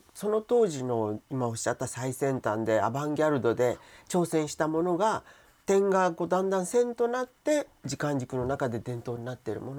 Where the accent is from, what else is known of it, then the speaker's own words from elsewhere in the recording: Kokura, Fukuoka, Japan; これがその私の生まれ育った小倉という土地にもともとあったっていう、こういう美しい島を私自身も追ってみたいと思いました。